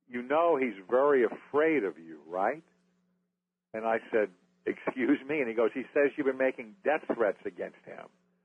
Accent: Florida, United States; I'm a schmuck from Florida and you work for AP

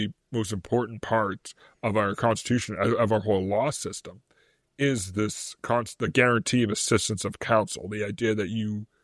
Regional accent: Boston, Massachusetts, United States; Now, as a Bostonian, one of the most recent prolific Sixth Amendment issues that popped up was the Safaris case after the Boston bombing

